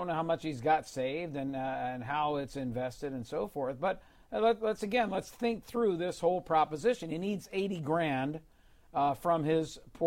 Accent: California, United States; moving out of places like California for that and many, many other reasons that I won't get into since I'm a Californian.

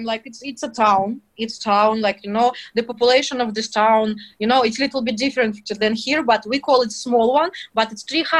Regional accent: Russia; English is a second language; to be born and raised in Russia

